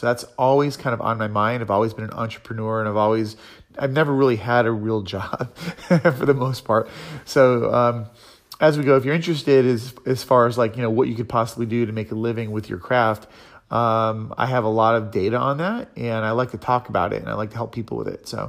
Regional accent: Florida, United States; also born or lived in Massachusetts; I was born in Massachusetts, mostly grew up in Florida, and discovered photography when I was 13.

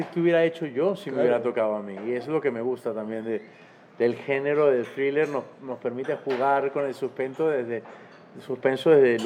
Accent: Venezuela; Yo soy venezolano

